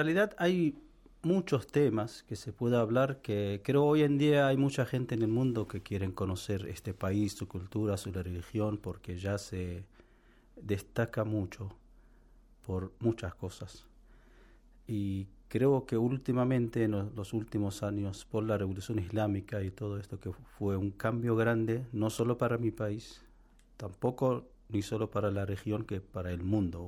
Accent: Iran; first language Persian; Spanish is a second language; casi como 90 millones en mi país, que después tenemos los países alrededores, vecinos, que antiguamente también pertenecían al Imperio Persa.

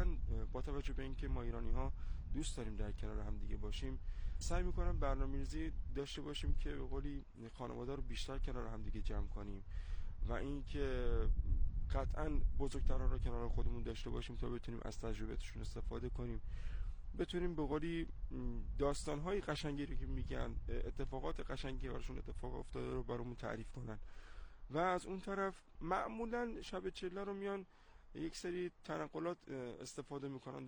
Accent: Bandar Abbas, Hormozgan, Iran; بندری هستم، بندر عباس.

